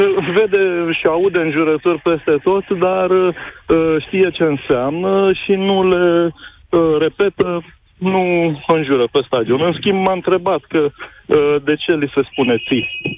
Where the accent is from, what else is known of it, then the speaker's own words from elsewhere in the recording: Ploiești, Prahova, Romania; Eu sunt din Ploiești.